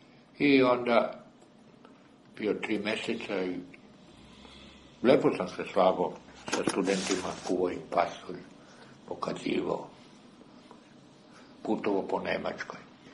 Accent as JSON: {"language": "Serbian", "region": "Belgrade", "country": "Serbia", "tie": "born there", "said": "Ja sam rođen u Beogradu 42. u Trećem Rajhu."}